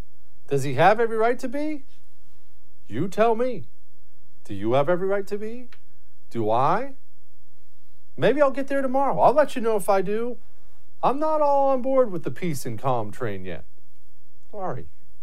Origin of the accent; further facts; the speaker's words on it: United States; I'm as American as apple pie.